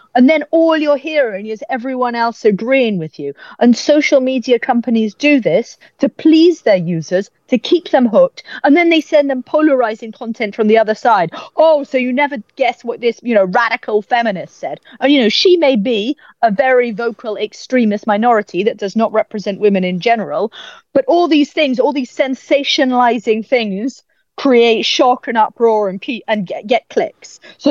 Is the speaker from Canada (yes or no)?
no; United Kingdom; what we as British citizens can do to change the game.